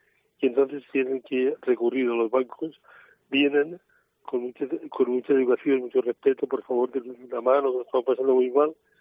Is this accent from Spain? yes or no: yes; Valencian Community, Spain